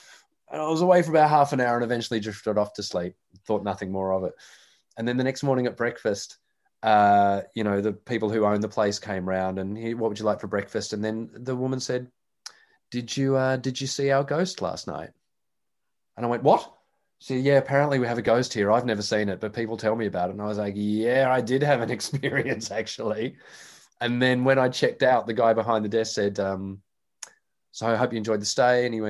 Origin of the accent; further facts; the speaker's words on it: Sydney, New South Wales, Australia; I grew up in Sydney, and in Sydney and in New South Wales, it's more rugby league.